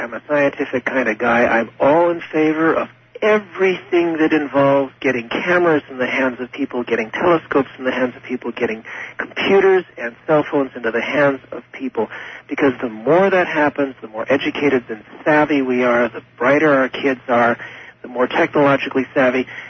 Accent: California, United States; I grew up in California, and I know what Californians would do if an alien spaceship landed in a parking mall.

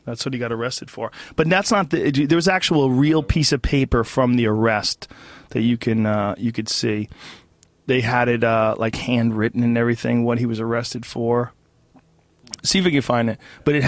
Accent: Boston, Massachusetts, United States; It's nothing. I grew up in Boston.

